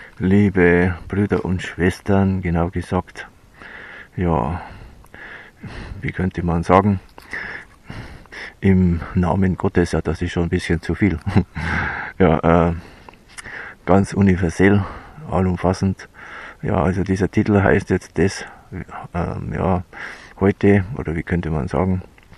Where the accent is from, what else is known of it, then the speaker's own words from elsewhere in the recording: Germany; ich bin ein Deutscher, gell, also, und da müssen wir Deutsch reden